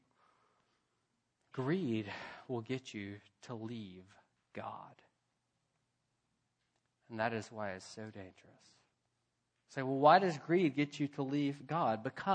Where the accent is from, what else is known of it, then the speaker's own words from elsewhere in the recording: Memphis, Tennessee, United States; I'm from Memphis. We didn't get a lot of snow there, as you can imagine.